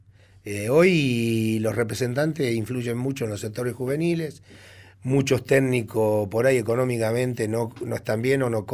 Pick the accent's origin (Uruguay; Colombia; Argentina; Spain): Argentina; Quilmes, Buenos Aires Province; also born or lived in Bahía Blanca; Yo nací en Bahía Blanca, me lo quería en Quilmes.